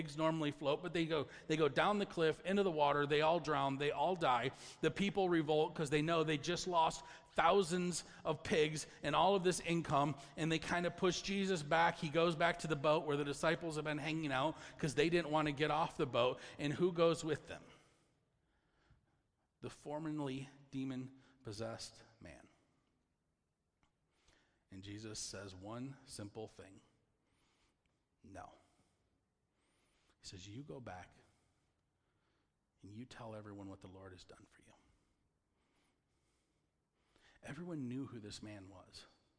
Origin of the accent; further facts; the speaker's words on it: Michigan, United States; we understand them because we're from Michigan.